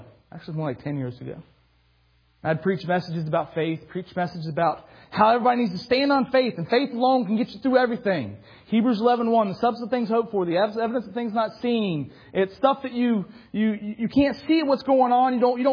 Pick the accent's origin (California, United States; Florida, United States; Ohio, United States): Florida, United States; Lakeland; I grew up in church. I grew up in Lakeland, Florida. I grew up in church.